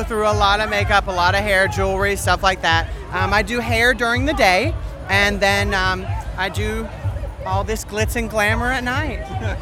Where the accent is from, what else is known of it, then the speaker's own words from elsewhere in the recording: Greensboro, North Carolina, United States; I'm from Greensboro, North Carolina. I am a trans woman and I do drag.